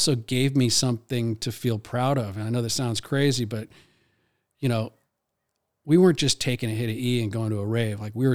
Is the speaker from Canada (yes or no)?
no; London, United Kingdom; also born or lived in California, United States; I think some people thought it was cool that I was from London. Other people thought it was cool that I was from California, but I didn't really feel like I was from anywhere.